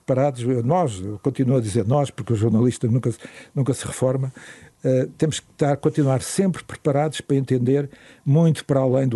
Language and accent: Portuguese; Portugal; Ah, eu sou português e a portuguesa ganhou a medalha de ouro.